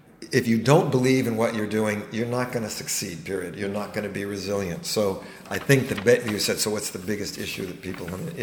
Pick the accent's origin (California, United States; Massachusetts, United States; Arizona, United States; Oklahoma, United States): California, United States; I come from the Silicon Valley